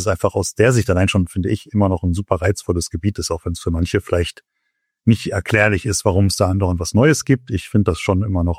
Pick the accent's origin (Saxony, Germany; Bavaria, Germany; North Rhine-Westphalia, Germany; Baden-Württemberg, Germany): North Rhine-Westphalia, Germany; Paderborn; now in Bonn, Germany; ich komme ursprünglich mal aus Paderborn, bin zum Studium dann nach Bonn gezogen